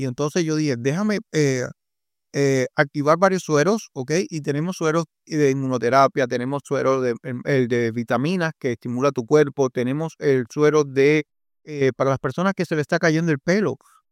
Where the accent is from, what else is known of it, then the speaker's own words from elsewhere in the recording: Cuba; moved away; yo en mi país, por ejemplo, yo ganaba $16 al mes, ¿me entiendes? Que es al mes. Y entonces eso gana un doctor en Cuba en estos momentos